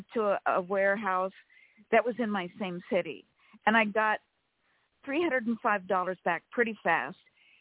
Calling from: California, United States; from California.

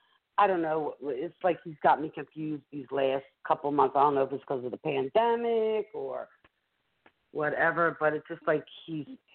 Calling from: Philadelphia, Pennsylvania, United States; yes, I'm calling from Philadelphia.

